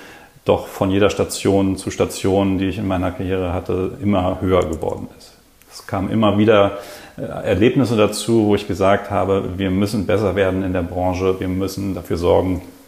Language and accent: German; Berlin, Germany; Ich bin Berliner. Bin 41 Jahre alt